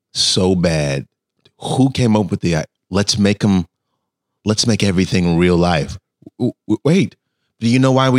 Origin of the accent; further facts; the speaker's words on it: Arizona, United States; So I come from. I'm from Arizona.